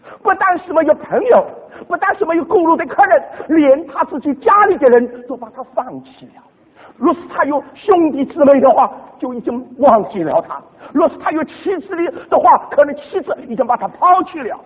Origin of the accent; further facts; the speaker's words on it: Hong Kong; 特别是我们从香港来的，说香港啊